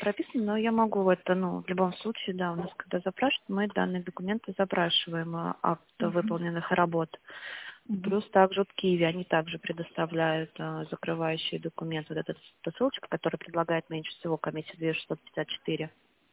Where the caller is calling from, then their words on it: Moscow, Russia; Мы с вами, да, из Москвы.